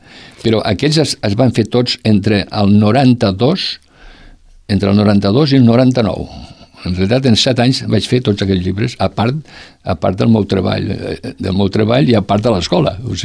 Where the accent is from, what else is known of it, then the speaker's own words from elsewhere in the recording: Roquetes, Catalonia, Spain; jo vinc sempre, vinc cada any a Roquetes, per mi Roquetes, vull dir, lògicament és el meu poble, he nascut aquí